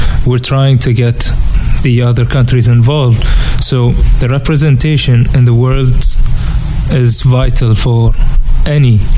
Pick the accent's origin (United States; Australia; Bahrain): Bahrain; Yeah, I'm from a tiny island in the Middle East called Bahrain.